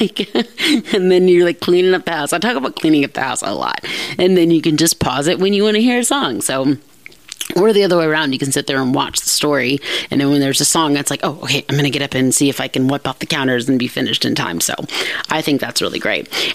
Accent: United States; However, it should also be understood that something that I, as an American, may call the S-word is merely just a word in other cultures

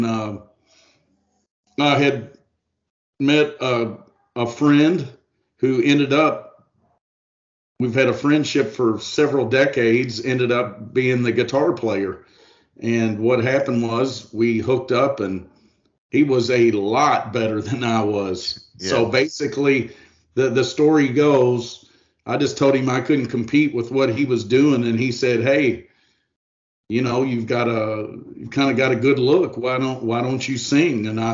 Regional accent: Louisville, Kentucky, United States; Actually, I grew up in Louisville.

